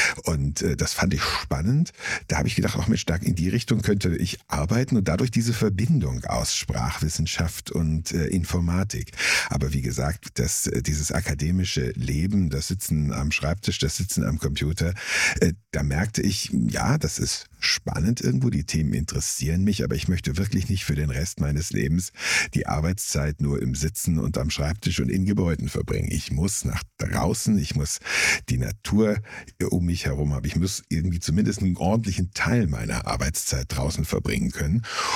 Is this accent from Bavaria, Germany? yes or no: yes; Bavaria, Germany; also born or lived in Norway; Also tatsächlich habe ich also die große Teile meiner Kindheit im Berchtesgadener Land verbracht.